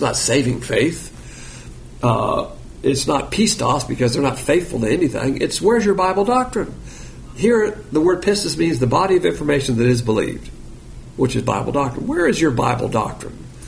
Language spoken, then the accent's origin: English; Alabama, United States; But I'm from Alabama. We eat pig. Barbecue is pig.